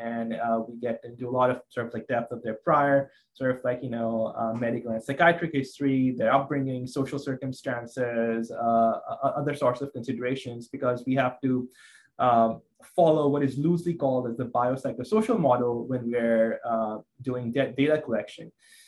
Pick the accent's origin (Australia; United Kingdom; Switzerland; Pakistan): Pakistan; moved away as an adult; now in United States; I'm from Pakistan originally. That's where I was born and raised. I did my med school there. And then I moved to US